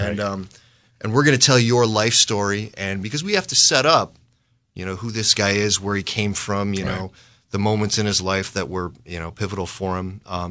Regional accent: Midwest, United States; I grew up in the Midwest. I'm a Boilermaker, so I just was not schooled.

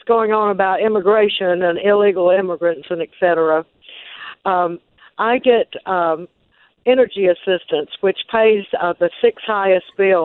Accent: Texas, United States; born there; I was born in Dallas County.

